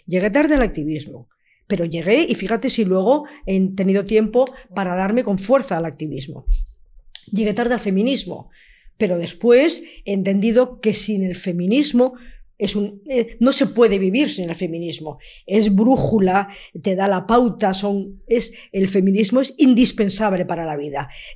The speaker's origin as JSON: {"language": "Spanish", "town": "Madrid", "region": "Community of Madrid", "country": "Spain", "said": "yo soy una madrileña muy orgullosa de Madrid, muy enamorada de Madrid."}